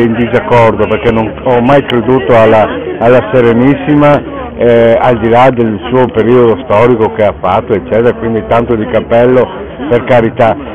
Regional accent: Rovigo, Veneto, Italy; io sono di Rovigo, no? Come paese diciamo originario

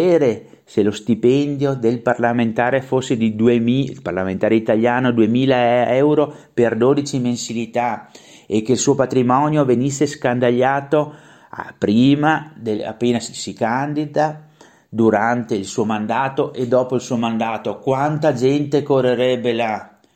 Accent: Veneto, Italy; noi siamo veneti

